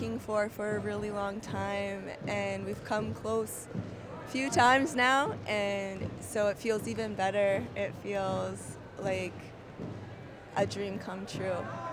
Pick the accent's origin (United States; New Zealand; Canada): Canada; British Columbia; I'm from the Smilkameen, the lower Smilkameen in the Okanagan.